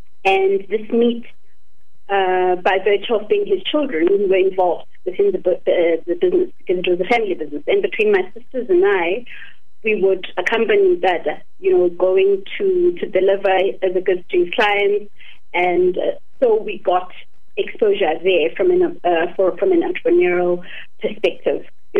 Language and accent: English; Khayelitsha, Western Cape, South Africa; this is now when we were growing up in Khayelitsha